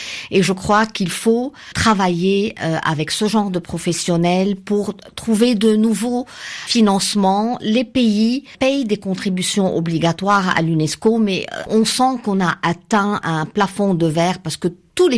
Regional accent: Lebanon; Je suis une Libanaise et le Liban est un pays du monde arabe

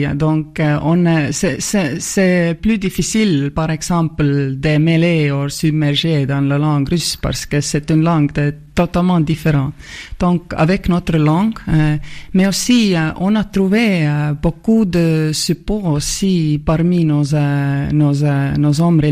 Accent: Estonia; French is a second language; les Finlandaises et les Estoniens, on est venus des montagnes de l'Ural. Et il y en a en fait beaucoup de petites nations encore dans la Russie qui sont fenno-ugriques comme nous

